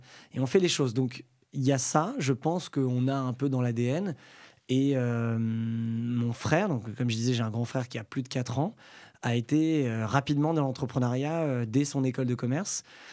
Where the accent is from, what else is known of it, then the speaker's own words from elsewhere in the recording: Saint-Cloud, Île-de-France, France; moi, j'ai grandi à Saint-Cloud dans le 92, donc proche Paris, région parisienne, avec le métro et le train pas loin pour rentrer dans la capitale. Saint-Cloud, ça fait partie du riche 92. Donc, j'ai vécu dans un milieu, comment on dit, plutôt bourgeois.